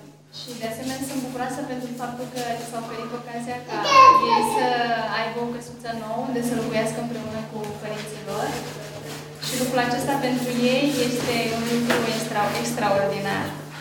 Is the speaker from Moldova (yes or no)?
no; Zaragoza, Aragon, Spain; Romanian is a second language; sunt din Zaragoza, am venit împreună cu cumnata mea, cu prietenii mei din Zaragoza